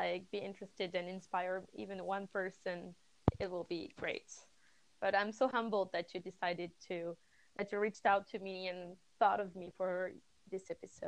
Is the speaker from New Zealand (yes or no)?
no; Paris, Île-de-France, France; currently I'm in Paris, my hometown, because I'm waiting to go on my next mission.